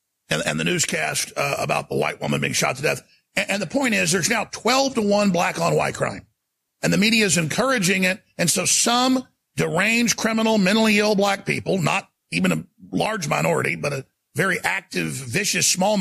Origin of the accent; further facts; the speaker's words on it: Dallas, Texas, United States; I grew up in Dallas, Texas, and I had a lot of black friends as I played sports.